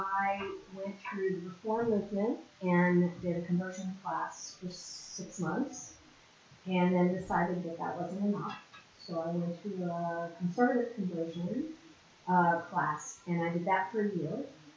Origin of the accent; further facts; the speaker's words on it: San Antonio, Texas, United States; also born or lived in Houston; I grew up in Texas. I was born in Houston, and then I moved to San Antonio when I was probably 10 or so, and I lived in Texas until I was 23 or so.